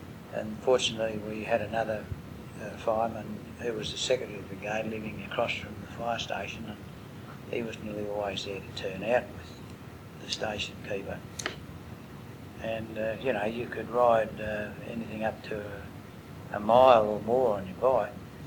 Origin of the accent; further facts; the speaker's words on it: Myrtleford, Victoria, Australia; where I grew up in Myrtleford, the northeast part of Victoria, where there were thousands upon thousand acres of pine plantations